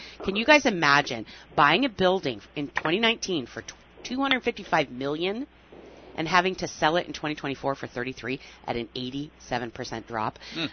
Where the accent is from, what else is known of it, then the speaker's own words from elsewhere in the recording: Oregon, United States; you guys know I'm from Oregon.